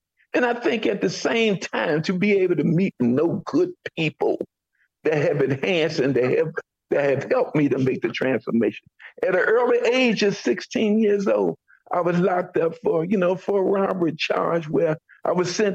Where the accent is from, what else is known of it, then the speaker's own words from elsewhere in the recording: Washington, District of Columbia, United States; as a kid, as a young man, growing up in the District of Columbia, young guy, kid, growing up in the District of Columbia